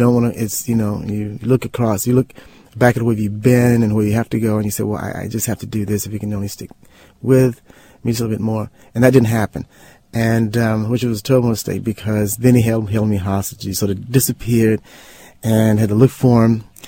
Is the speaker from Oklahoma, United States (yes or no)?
no; Los Angeles, California, United States; we're all from the South, from Mississippi, and the community I grew up in was Southern in culture in many ways.